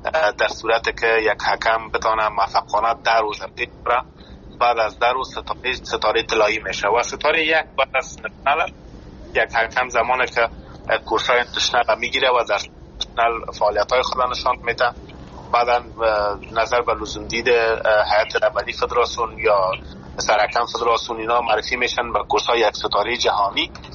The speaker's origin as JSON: {"language": "Persian", "country": "Afghanistan", "tie": "born or raised there"}